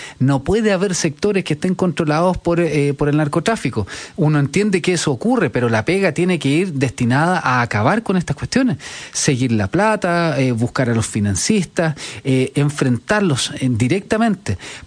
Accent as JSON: {"language": "Spanish", "region": "Santiago Metropolitan Region", "country": "Chile", "tie": "born or raised there"}